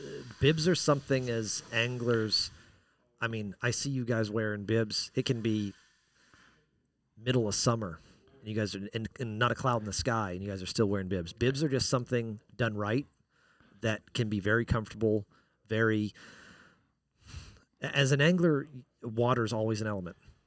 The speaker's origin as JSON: {"language": "English", "region": "Wyoming", "country": "United States", "tie": "born or raised there", "said": "I was born and raised in Wyoming. Grew up on ranches."}